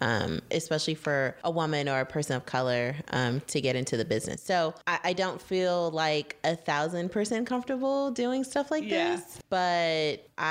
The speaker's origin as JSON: {"language": "English", "town": "Los Angeles", "region": "California", "country": "United States", "tie": "born or raised there", "said": "I am born and raised in Los Angeles. Grew up with my grandparents."}